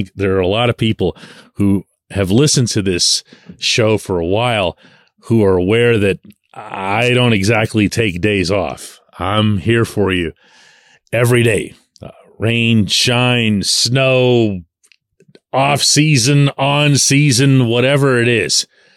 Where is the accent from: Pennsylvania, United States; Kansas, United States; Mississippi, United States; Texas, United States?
Pennsylvania, United States; Pittsburgh; I'm born and raised in Pittsburgh, but all of my relatives and the rest of the tree, I guess, is on that side of the water.